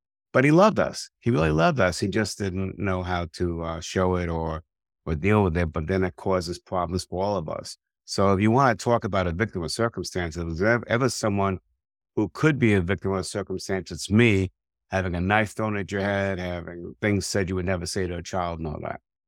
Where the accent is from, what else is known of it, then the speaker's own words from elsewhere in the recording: New York City, New York, United States; now in Bergen County, United States; So I grew up in Washington Heights, 181st Street, and 181st and 180th and Wadsworth Avenue. And then in 1970, when the crack epidemic came, we moved to New Jersey, where a lot of the Jewish people moved to in Bergen County.